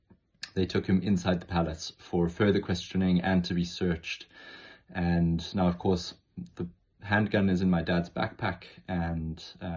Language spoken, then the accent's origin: English; Zimbabwe; moved away; a story that I would like to share from my life growing up in Zimbabwe.